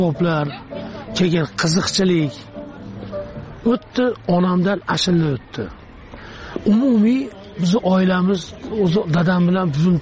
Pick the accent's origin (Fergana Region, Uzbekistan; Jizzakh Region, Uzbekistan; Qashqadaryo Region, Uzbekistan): Fergana Region, Uzbekistan; Oltiariq; born there; also born or lived in Osh, Kyrgyzstan; O'zi aslida Farg'onani Oltarig'ida tug'ilganman. Keyin 83-yil O'shga ko'chib kelganmiz, chunki dadam militsiya xodimi edi.